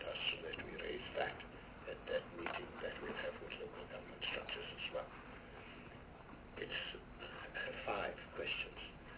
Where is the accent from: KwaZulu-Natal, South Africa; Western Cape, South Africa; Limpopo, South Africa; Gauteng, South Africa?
Gauteng, South Africa; I'm from Gauteng. I need to consult with the provincial legislature.